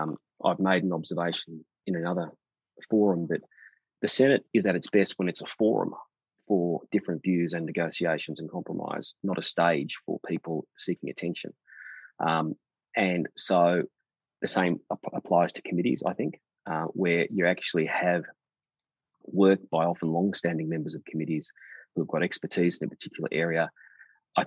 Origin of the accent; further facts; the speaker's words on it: Victoria, Australia; my home state of Victoria